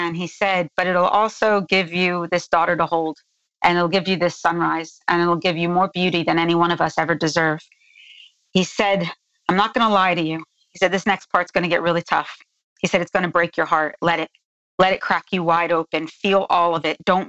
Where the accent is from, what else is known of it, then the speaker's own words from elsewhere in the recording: New Jersey, United States; And I come from Northern New Jersey, to a real no-nonsense kind of family.